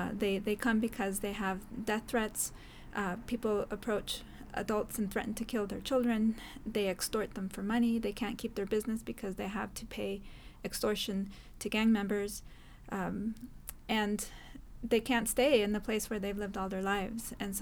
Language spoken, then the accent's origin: English; El Salvador; now in United States; They come from El Salvador, where I'm from